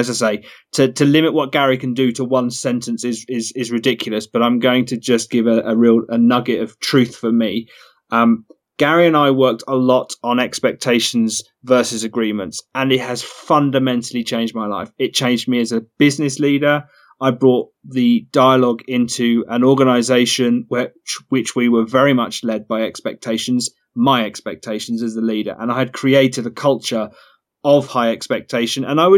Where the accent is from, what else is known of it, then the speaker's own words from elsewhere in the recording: United Kingdom; because I'm from Britain